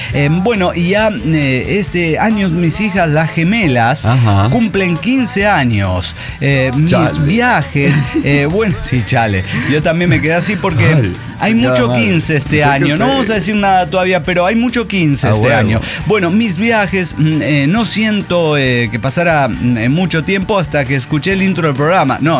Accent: Santander, Cantabria, Spain; de Santander, España.

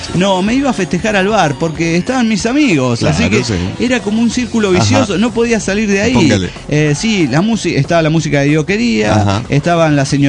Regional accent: Tierra del Fuego, Argentina; de Tierra del Fuego, Argentina.

